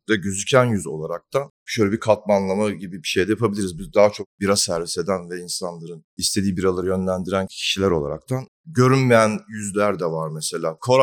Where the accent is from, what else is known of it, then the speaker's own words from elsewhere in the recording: Istanbul, Turkey; born there; 82 İstanbul doğumluyum.